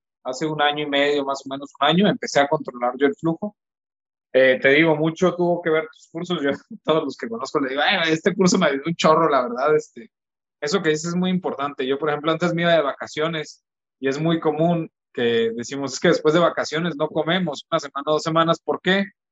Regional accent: Mexico; yo soy de México, yo estoy en México.

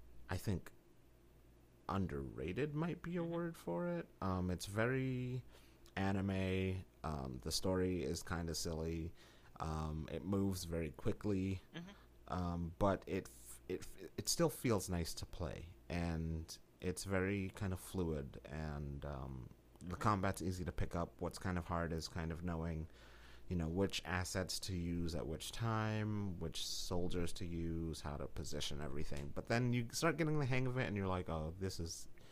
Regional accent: United States; So I'd like to get further here, maybe in my home country of the United Studies.

